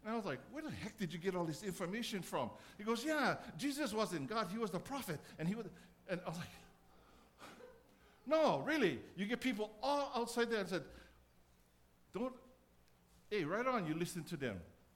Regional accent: Keaukaha, Hawaii, United States; you know, I grew up in Keokaha. When I look at Mauna Kea, I can tell you exactly how Mauna Kea looked like.

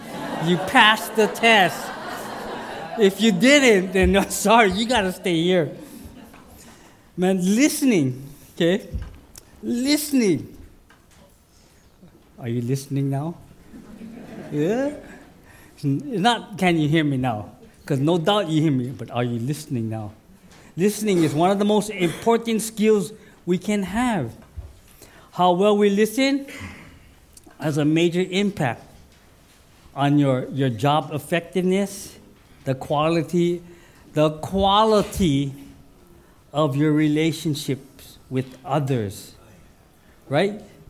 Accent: Hilo, Hawaii, United States; And you know, we don't usually cheer for Kona because we're from Hilo, right?

